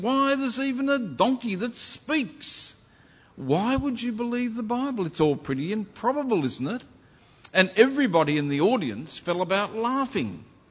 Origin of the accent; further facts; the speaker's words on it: Kempsey, New South Wales, Australia; 1959 was when I was living and growing up in Kempsey. Small country town, partway up the coast of New South Wales.